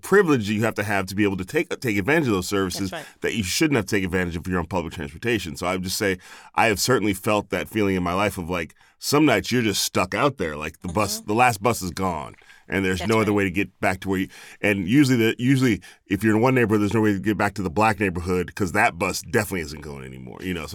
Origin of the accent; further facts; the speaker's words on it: Chicago, Illinois, United States; I grew up in Chicago.